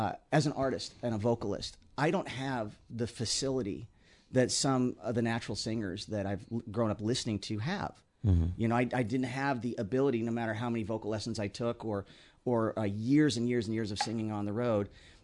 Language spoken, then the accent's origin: English; California, United States; We grew up in Southern California.